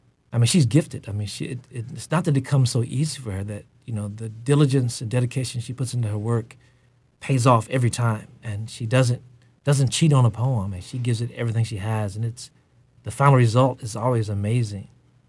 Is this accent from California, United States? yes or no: no; Frankfort, Kentucky, United States; school to come down to Frankfort in the rain to be part of the installation. So I'm really proud of my hometown.